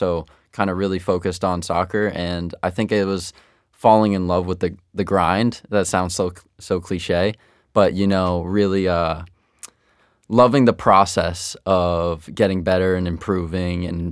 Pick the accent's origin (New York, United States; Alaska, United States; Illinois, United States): New York, United States; So I grew up in New York and New York City FC didn't exist.